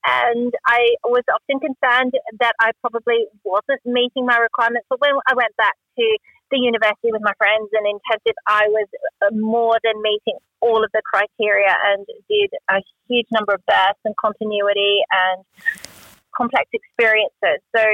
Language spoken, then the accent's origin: English; Roma, Queensland, Australia; do my midwifery prac in my hometown at Roma Hospital.